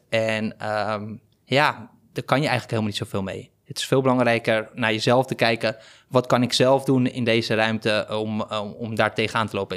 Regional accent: Zandvoort, North Holland, Netherlands; ik kom uit Zandvoort. Ik heb een sportschool in Haarlem, Krachtmeesters. Ik ben 35 jaar, ik ben vader van twee kinderen

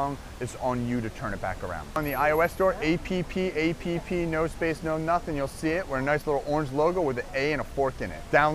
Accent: Miami, Florida, United States; also born or lived in Pennsylvania; So I believe my birth, I was born in Pennsylvania, lived in Miami.

